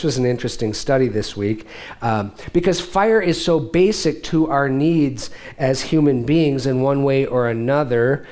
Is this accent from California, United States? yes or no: no; Michigan, United States; We are Midwestern flatlanders, so we understood water. We're from the Great Lakes state, so water was never an issue.